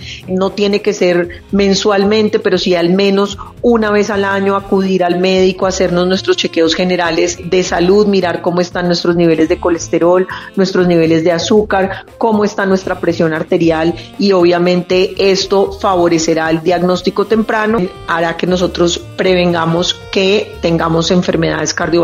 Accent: Colombia; En mi país, en Colombia, los impuestos asociados al licor y a los cigarrillos van para el sistema de salud

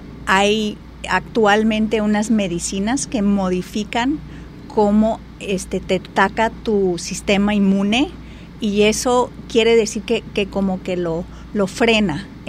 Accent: El Paso, Texas, United States; Así es, vengo de otro país. Yo crecí en El Paso, Texas, en la frontera de Ciudad Juárez y El Paso.

